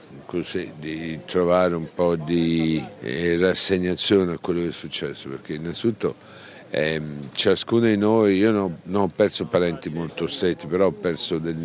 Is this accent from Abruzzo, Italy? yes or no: yes; L'Aquila, Abruzzo, Italy; Poi c'è il bilancio come uomo, come aquilano, come marito, come padre di famiglia